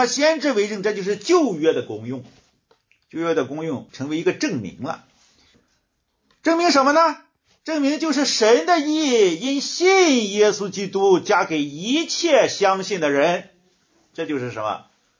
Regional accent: China; 那外邦人包括我们中国人，我们中国人是什么呢？是犯了道德主义的假冒伪善。

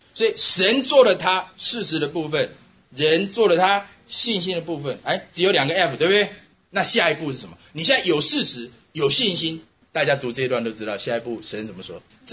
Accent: Taipei, Taiwan; 我是台北人，台北人是城市人，就我们今天讲的北京上海人，眼界比较高一点。

